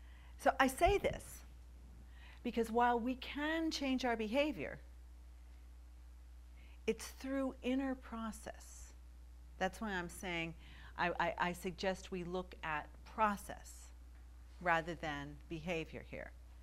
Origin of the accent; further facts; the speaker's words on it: California, United States; I am from California, first of all, which qualifies me eminently to be an authority on process.